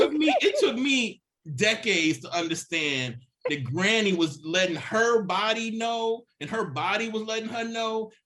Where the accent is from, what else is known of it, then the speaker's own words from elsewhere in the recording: Jackson, Mississippi, United States; And so growing up in Jackson, it's very interesting to grow up in a city where people write about it all the time